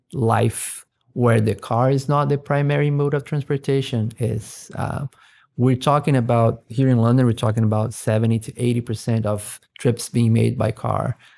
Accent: Curitiba, Paraná, Brazil; English is a second language; I'm from Brazil and I come from a city that is called Curitiba.

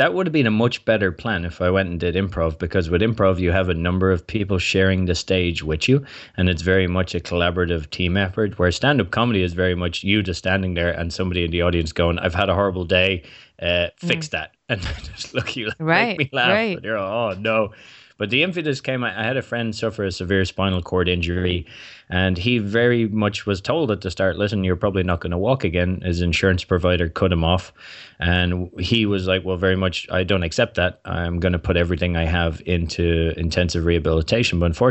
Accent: Ireland; moved away; But I'm born and raised in Ireland, but I think I've lived and worked in nearly in 12 different countries now, and been to well over 50.

